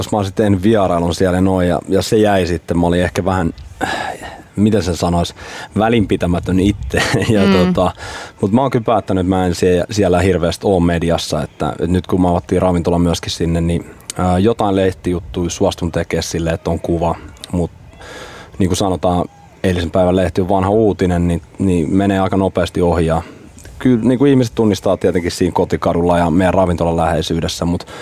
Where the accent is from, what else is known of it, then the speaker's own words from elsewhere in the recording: Lahti, Päijät-Häme, Finland; mä oon Lahdesta kotoisin